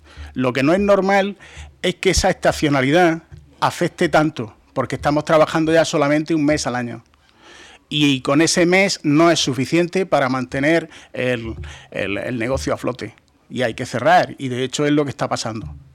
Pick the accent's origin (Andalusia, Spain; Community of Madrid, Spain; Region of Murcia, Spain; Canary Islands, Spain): Region of Murcia, Spain; Creo que los responsables somos la gente de Murcia, que no hemos sabido estar a la altura del turismo